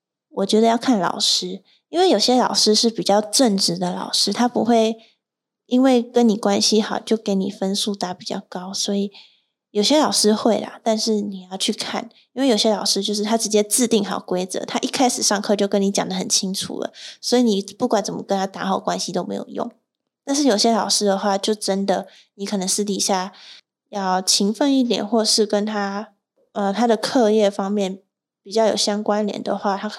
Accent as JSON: {"language": "Chinese", "region": "northern Taiwan", "country": "Taiwan", "said": "对啊，我是北部的学生，然后下去高雄读书。"}